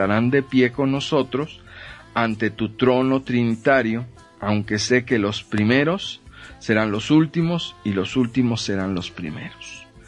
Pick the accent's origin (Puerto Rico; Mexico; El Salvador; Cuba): Mexico; Desafortunadamente, como mexicanos